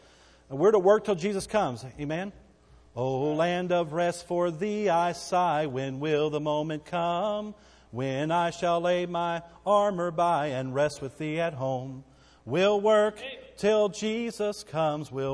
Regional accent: Bowie, Texas, United States; I got to be a youth pastor at 18 years old in my hometown. The town I grew up in from the time I was 0 to the time I was 18. Bowie, Texas, the big city of Bowie, Texas.

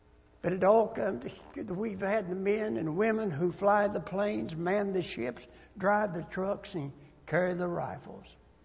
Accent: United States; born there

